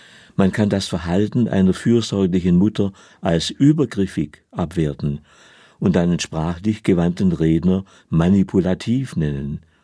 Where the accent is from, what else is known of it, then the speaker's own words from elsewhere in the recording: Baden-Württemberg, Germany; Und damit meine ich als Schwabe nicht in erster Linie den Mostkopf